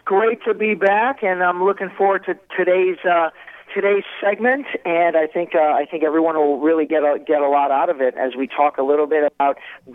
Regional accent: Cleveland, Ohio, United States; my hometown of Cleveland, Ohio.

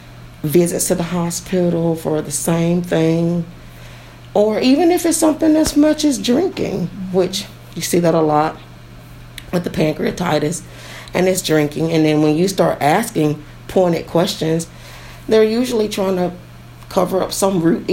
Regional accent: Greene County, United States; And because I'm from Greene County, it's an honor to be able to give it back to the community.

